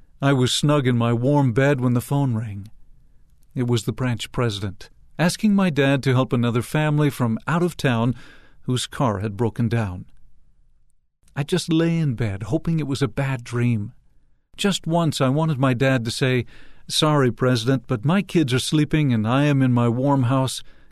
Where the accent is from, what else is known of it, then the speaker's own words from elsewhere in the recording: Illinois, United States; I grew up in Illinois, in a small farming community on the main road to Nauvoo.